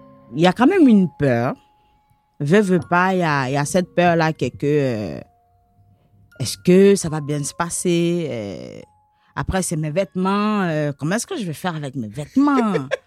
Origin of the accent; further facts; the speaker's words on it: Côte d’Ivoire; suis d'origine ivoirienne et puis déjà, c'est mal vu. Donc, en plus d'être ivoirien, mon ethnie, donc ma langue maternelle, on est plus dans le sud de la Côte d'Ivoire